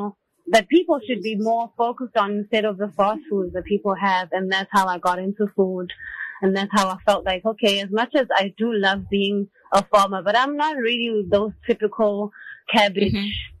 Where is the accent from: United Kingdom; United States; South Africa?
South Africa; Umlazi, KwaZulu-Natal; Okay, so basically, I'm just a 28-year-old girl who's from Mlazi. I studied in Mangosuthu, did my advanced diploma.